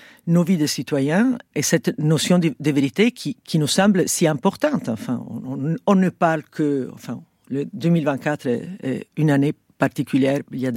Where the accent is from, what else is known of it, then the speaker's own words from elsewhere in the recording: Italy; French is a second language; Enfin, moi, je viens de l'Italie, comme on peut entendre.